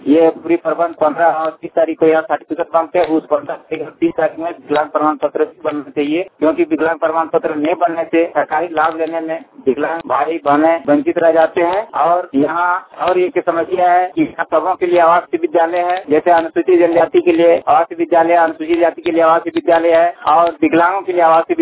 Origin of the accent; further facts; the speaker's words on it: Dumka, Jharkhand, India; मैं झारखंड विकलांग संघर्ष मोर्चा जिला दुमका के रहने वाला हूँ